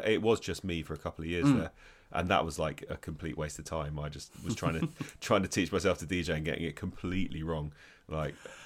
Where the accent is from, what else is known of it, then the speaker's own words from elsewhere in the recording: London, United Kingdom; Yeah, I was born in London.